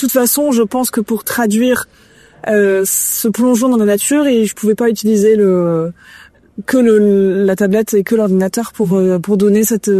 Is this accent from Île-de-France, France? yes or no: no; Grand Est, France; Et moi je suis alsacienne, donc c'est pas très loin.